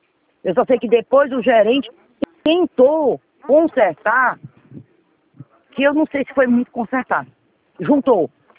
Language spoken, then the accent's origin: Portuguese; Ceará, Brazil; eu sou cearense e ele paulista.